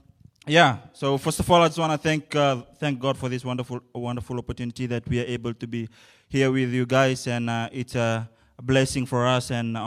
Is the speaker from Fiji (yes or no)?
yes; Fiji; I'm 25 years old, and I'm from Fiji.